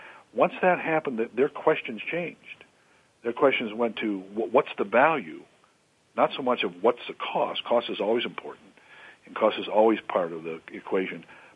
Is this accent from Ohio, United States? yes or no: yes; Ohio, United States; Sure. I'm originally from Ohio